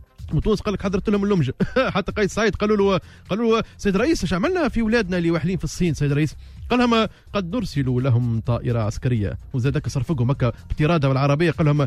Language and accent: Arabic; Tunisia; now in China; نحن 14 تونسي